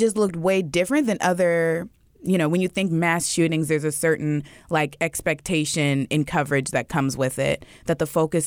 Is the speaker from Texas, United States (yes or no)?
no; California, United States; And even growing up in the Bay, I just knew Arinda was for fancy people.